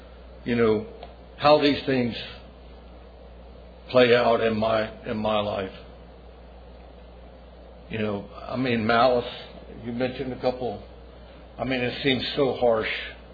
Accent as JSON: {"language": "English", "region": "Florida", "country": "United States", "tie": "born or raised there", "said": "I was born and raised in Florida."}